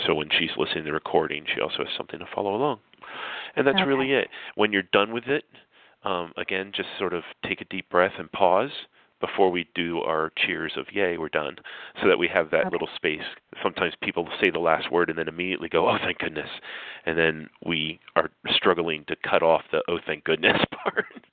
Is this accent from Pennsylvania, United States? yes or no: yes; Harrisburg, Pennsylvania, United States; I would say … I'm from Harrisburg, Pennsylvania.